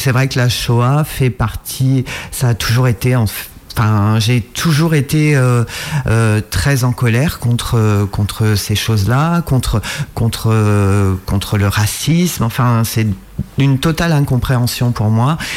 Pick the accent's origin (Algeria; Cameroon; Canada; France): France; Fontenay-le-Comte, Pays de la Loire; born there; also born or lived in Île-Dieu / Île-de-France; Alors oui, j'ai vécu à l'Île-Dieu, je suis vendéenne, je suis née en Vendée, à Fontenay-le-Comte, et voilà, j'ai voyagé entre la Vendée et la région parisienne. Mais là, ça fait plus de 20 ans que je suis posée et que je ne bouge plus de Vendée.